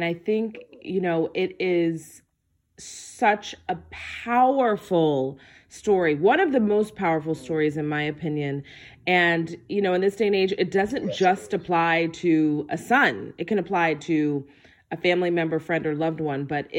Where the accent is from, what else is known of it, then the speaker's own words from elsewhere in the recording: Washington, District of Columbia, United States; I grew up in Greater Mount Calvary Holy Church with Bishop Alfred Owens and co-pastor Susie Owens in Northeast DC.